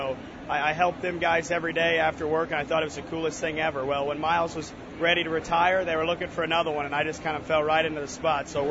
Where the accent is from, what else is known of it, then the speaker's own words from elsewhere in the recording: Highland, Illinois, United States; I grew up there in Highland, Illinois. Got two brothers, an older one and a younger one, so I'm stuck right in the middle. But just grew up kind of in the country, in the farming community.